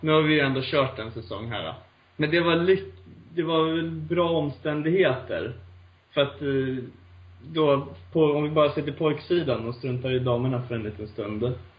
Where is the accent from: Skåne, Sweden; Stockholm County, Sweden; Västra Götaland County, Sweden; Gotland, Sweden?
Stockholm County, Sweden; Tyresö; jag är född och uppvuxen i Tyresö